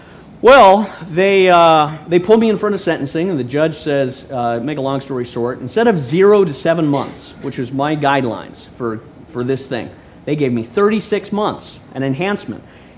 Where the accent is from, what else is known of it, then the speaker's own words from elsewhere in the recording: California, United States; we're all from California here, and I'm from California